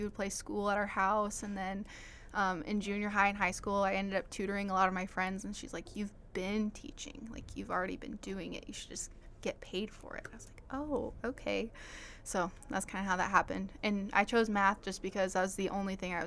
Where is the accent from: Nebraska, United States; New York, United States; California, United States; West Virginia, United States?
Nebraska, United States; Henderson; Yeah, so I'm originally from Henderson, Nebraska, which is about 45 minutes down the road from here.